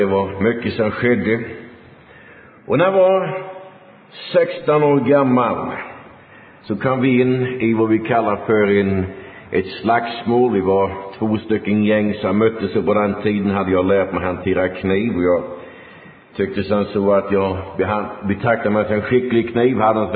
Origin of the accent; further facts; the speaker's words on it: Huskvarna, Jönköping County, Sweden; born there; jag var ju född här i Sverige, Huskvarna.